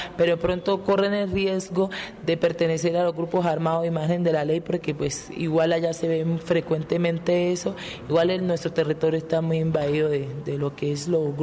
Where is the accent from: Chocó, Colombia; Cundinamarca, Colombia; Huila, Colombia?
Chocó, Colombia; soy del Chocó y vivo en el corregimiento de Tagachí. Tengo 28 años